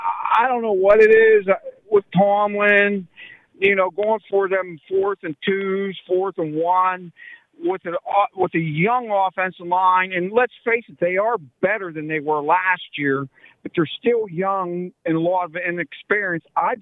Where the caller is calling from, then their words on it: Duncansville, United States; Hey, Corey. … from Duncansville.